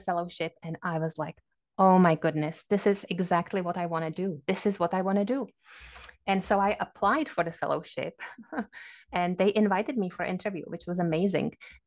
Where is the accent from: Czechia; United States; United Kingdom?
Czechia; Liberec, Liberec Region; also born or lived in Prague; No, I grew up in Liberec, which is about an hour north of Prague.